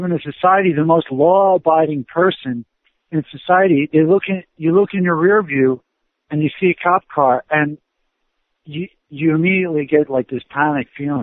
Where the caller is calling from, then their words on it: California, United States; Eric, well, we're coming from California.